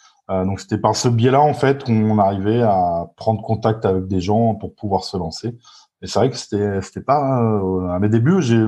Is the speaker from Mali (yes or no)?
no; France; chez nous, en France